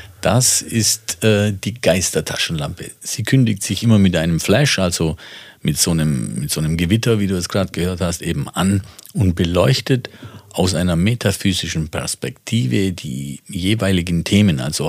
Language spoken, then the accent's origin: German; Italy; als Italiener